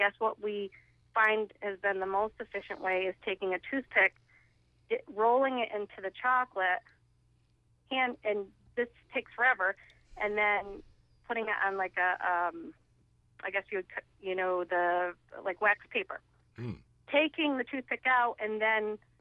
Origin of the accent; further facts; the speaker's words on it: Vermont, United States; now in Massachusetts, United States; Every year, I'm from Vermont originally. I live in Massachusetts